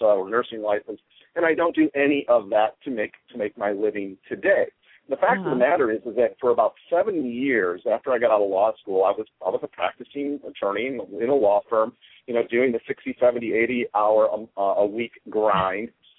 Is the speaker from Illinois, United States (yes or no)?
yes; Chicago, Illinois, United States; I'm basically a kid from the south side of Chicago. I was born in Roseland Community Hospital. On the south side of Chicago, I grew up mostly around the Chicago area